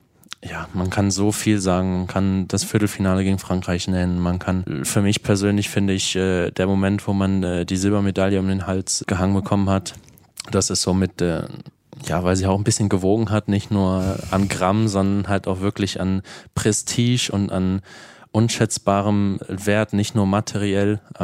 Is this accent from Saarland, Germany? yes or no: yes; Saarland, Germany; also born or lived in Eisenach; Gebürtig Eisenacher, wie du schon richtig gesagt hast, ja, und auch Spieler dort. Aber heimatlich her verbunden fühle ich mich schon zum Saarland.